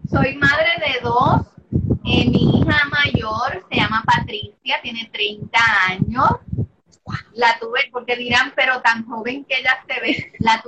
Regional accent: Puerto Rico; yo soy una organizadora de Puerto Rico para el mundo

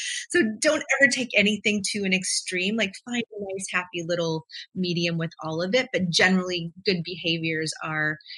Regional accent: Wisconsin, United States; I'm originally from Wisconsin, so Packer fan over here.

